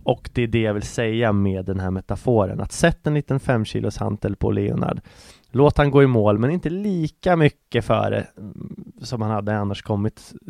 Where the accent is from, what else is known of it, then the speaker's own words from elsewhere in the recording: Nyköping, Södermanland, Sweden; born there; Jag är född i Nyköping.